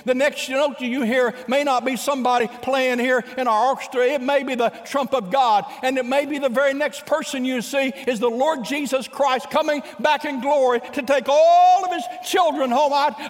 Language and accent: English; Oklahoma, United States; All of us kids growing up in Oklahoma going to summer camp, we all called him Uncle Gene.